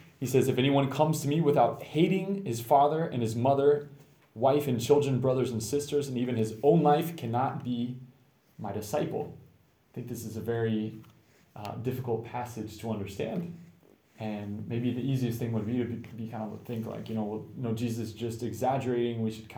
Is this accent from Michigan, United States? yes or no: no; Florida, United States; You know, I'm from Florida. In Florida, every snake, I feel like, is poisonous and they're very dangerous.